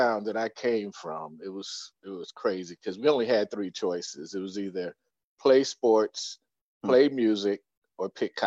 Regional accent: Bonham, Texas, United States; now in California, United States; Texas, like this little country town called Bonham, Texas, and Fannin County.

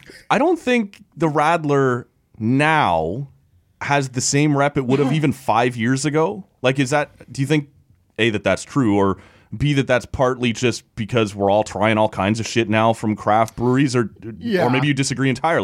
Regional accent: Oshawa, Ontario, Canada; I'm sorry, I grew up in Oshawa, Ontario.

